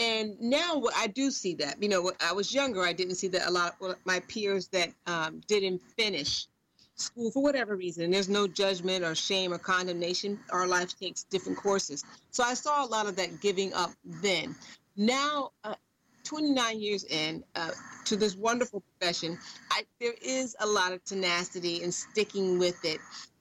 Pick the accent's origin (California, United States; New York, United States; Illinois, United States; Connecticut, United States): Illinois, United States; Chicago; also born or lived in Massachusetts; When I'm from Chicago, and my mom had the wisdom to move from there. We moved to Massachusetts. So I got a great education in Massachusetts.